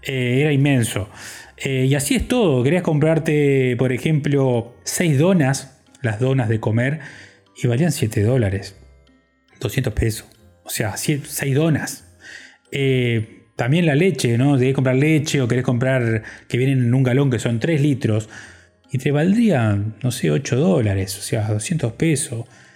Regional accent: Uruguay; yo ya como todo uruguayo ignorante, fui y le pregunté

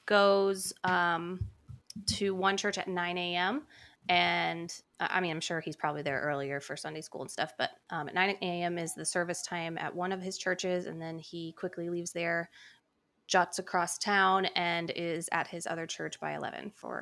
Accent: Columbus, Ohio, United States; also born or lived in Cincinnati; Well, when I was in kindergarten, we moved to Columbus. I was born in Cincinnati.

